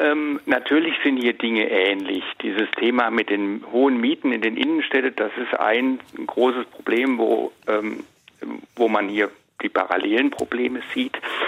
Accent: Baden-Württemberg, Germany; ich komme aus dem Neckartal ursprünglich.

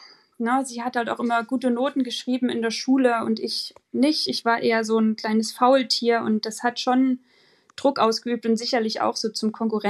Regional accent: Germany; born there; Naja, also wir sind zwar beide in der DDR geboren, aber ich bin 87 geboren und habe davon nicht mehr so viel mitbekommen.

